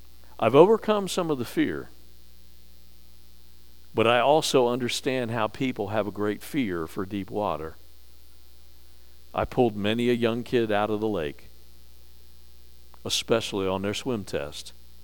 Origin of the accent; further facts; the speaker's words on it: Chesapeake Bay, United States; As a fisherman myself and growing up on the Chesapeake Bay, that is not where you catch fish, in the deep water